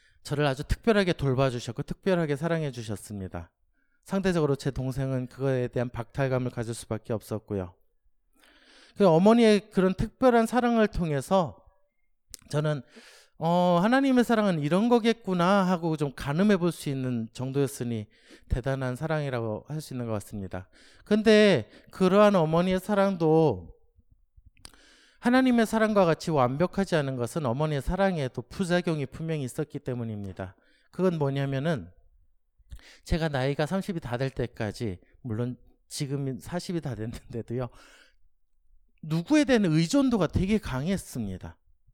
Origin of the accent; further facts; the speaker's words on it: Daejeon, South Korea; also born or lived in Cheonan; 저는 1980년도 4월 14일 천안에서 태어났습니다. 그리고 돌이 되기 전에 대전으로 이사를 왔는데요.